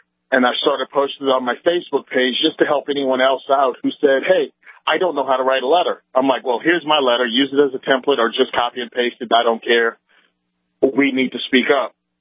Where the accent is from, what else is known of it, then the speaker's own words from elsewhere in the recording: Virginia, United States; moved away as an adult; now in New Jersey, United States; I'm originally from Virginia, Marine Corps veteran, moved up here after finishing my time in the service.